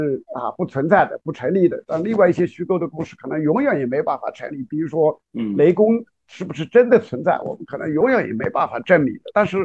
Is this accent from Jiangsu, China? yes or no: no; Hunan, China; 你像我们小的时候，我在湖南农村啊长大